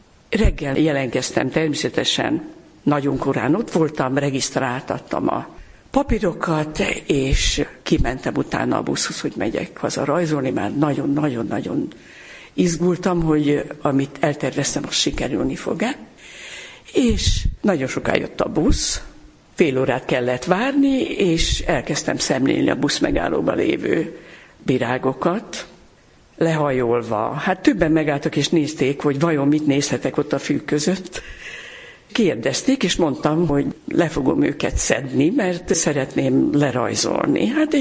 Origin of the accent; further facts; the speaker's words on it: Makó, Csongrád-Csanád, Hungary; born there; ugyanis én makói születésű vagyok.